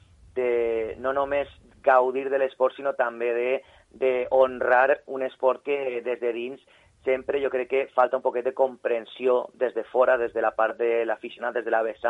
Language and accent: Catalan; Valencia, Valencian Community, Spain; born there; vaig néixer en València el 6 d'octubre de 1986